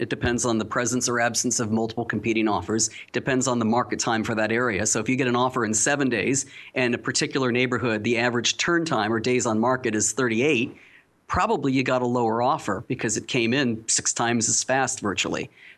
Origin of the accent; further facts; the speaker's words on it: Carlsbad, California, United States; In Carlsbad, my hometown, where I'm based, in a very, very tight market.